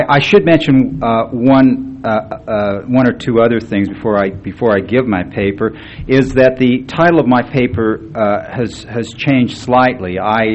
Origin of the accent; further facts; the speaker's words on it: Midvale, Utah, United States; Howard and I go way back. We grew up together out in Midvale, Utah.